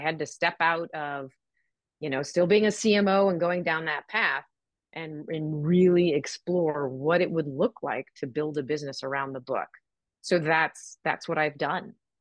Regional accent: Chicago, Illinois, United States; born there; I was born in Chicago. So my father moved here, married my mom in 66, had me in 67.

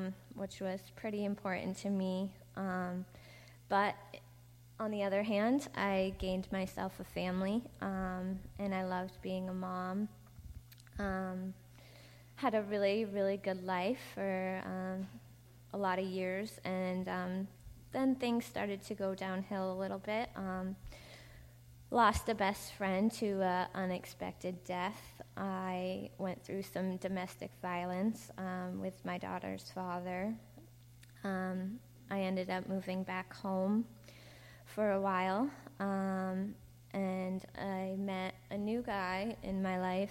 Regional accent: Bridport, Vermont, United States; I grew up in Bridport, which is in Addison County. I have three children. I had a really great childhood.

